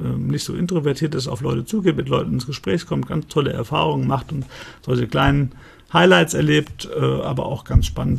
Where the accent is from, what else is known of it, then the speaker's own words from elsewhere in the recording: Frankfurt, Hesse, Germany; Ja, ich bin in Frankfurt im Heilig-Geist-Krankenhaus wirklich geboren. Ich bin in Frankfurt aufgewachsen. Ich bin den Goethe-Turm jeden Tag hochgekleppert. Ich bin da wirklich in Frankfurt-Oberrat an der Stadtgrenze zu Offenbach groß geworden.